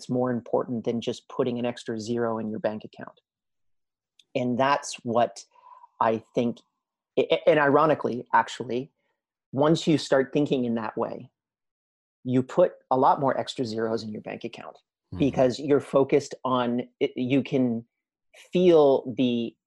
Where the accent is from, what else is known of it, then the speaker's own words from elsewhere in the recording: Canada; which was one of the best schools that I could afford as a Canadian.